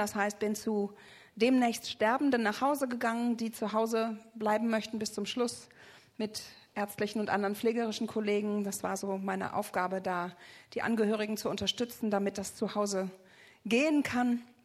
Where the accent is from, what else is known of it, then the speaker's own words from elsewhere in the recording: Essen, North Rhine-Westphalia, Germany; now in Schöneck, Germany; nordöstlich von Frankfurt, Schöneck, wohne ich, da bin ich nicht her. Ich bin eigentlich aus dem Ruhrpott, aus Essen.